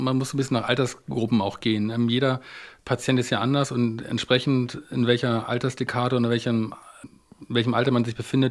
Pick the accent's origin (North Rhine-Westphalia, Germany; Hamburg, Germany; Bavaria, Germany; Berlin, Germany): Hamburg, Germany; born there; Ja, ich bin gebürtiger Hamburger.